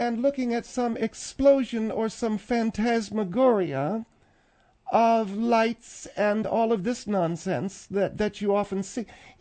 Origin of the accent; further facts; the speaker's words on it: Harrisburg, Pennsylvania, United States; born there; I was born in Harrisburg...